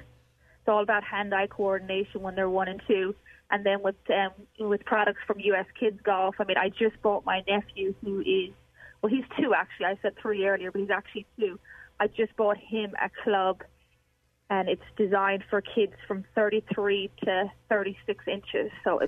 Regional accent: Ireland; moved away as an adult; now in United States; So I'm not from America, and I grew up playing golf in Ireland. And I came to play college golf in America when I was 18

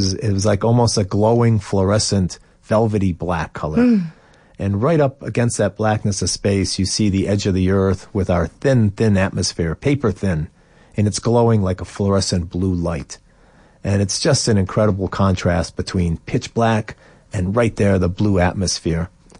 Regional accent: Cleveland, Ohio, United States; I grew up in Cleveland, Ohio, in the northern United States, and I used to identify myself. I would say I'm from Cleveland

